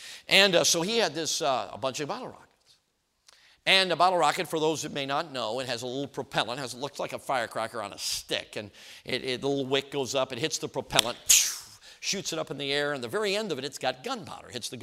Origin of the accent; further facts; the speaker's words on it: Chicago, Illinois, United States; I grew up in Chicago. Okay, we know what they all are.